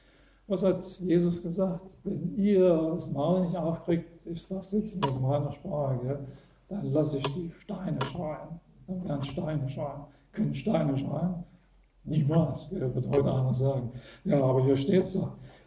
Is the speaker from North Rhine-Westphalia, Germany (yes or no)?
no; Saxony, Germany; ich bin aus Sachsen, gell? Ich muss sagen, in Sachsen sagen sie alle tot, gell?